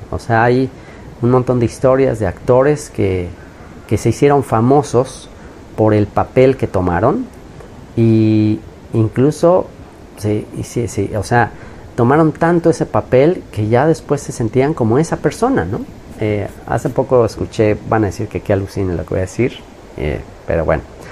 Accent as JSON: {"language": "Spanish", "country": "Mexico", "said": "Soy mexicano"}